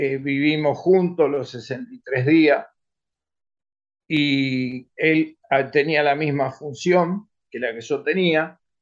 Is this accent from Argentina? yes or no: yes; Quilmes, Buenos Aires Province, Argentina; born there; Nací en Quilmes, soy hijo de italianos, nieto de italianos. Somos la primer generación de argentinos de esos italianos.